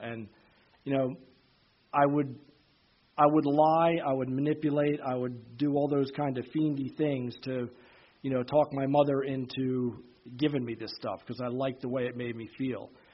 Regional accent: Pennsylvania, United States; born there; But I was born outside of Philadelphia in the suburbs into a totally normal, completely dysfunctional suburban household, old house, old neighborhood, old parents

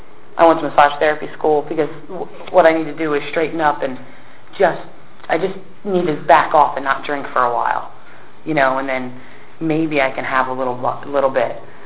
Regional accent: Pen Argyl, Pennsylvania, United States; Mind you, I'm from Penn Argyle, Pennsylvania. Has anybody ever heard of it?

